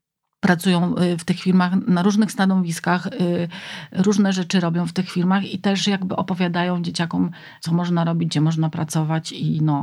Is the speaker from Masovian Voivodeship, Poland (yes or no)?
no; Warmian-Masurian Voivodeship, Poland; bo mimo, że pochodzę z Mazur, nigdy nie pływam na jezioraku.